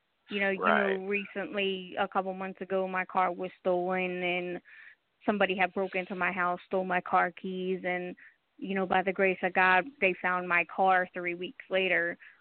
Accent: Pennsylvania, United States; also born or lived in Delaware / California; You know, like I said in my profile, I was born in Delaware, but raised in Pennsylvania.

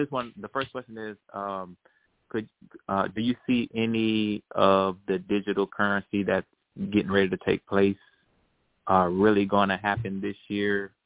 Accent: Florida, United States; from South Florida.

